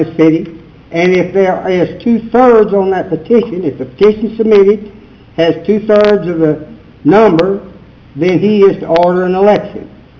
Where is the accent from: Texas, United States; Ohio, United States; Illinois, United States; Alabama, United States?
Texas, United States; Seven Points; I'm from the City of Seven Points, the city attorney. I'm from Henderson County.